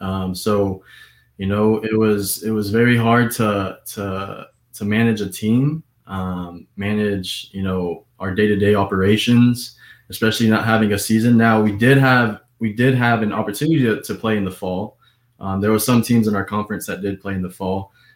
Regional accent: Artesia, New Mexico, United States; So born and raised in Artesia, New Mexico, right down the road from us, about an hour away.

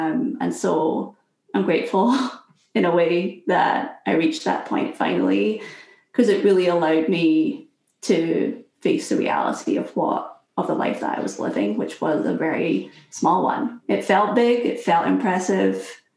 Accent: Scotland, United Kingdom; I'm from Scotland. I grew up in Scotland

